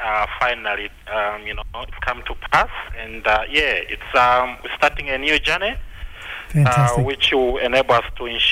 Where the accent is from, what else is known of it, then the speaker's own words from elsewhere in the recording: Zambia; moved away as an adult; now in Australia; Originally come from Zambia.